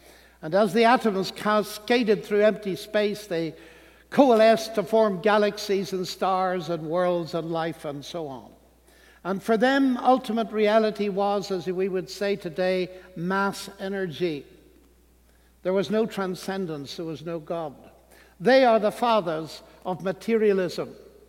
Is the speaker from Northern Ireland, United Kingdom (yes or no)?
yes; Northern Ireland, United Kingdom; I come from Northern Ireland, which isn't always the best advertisement for the Christian faith.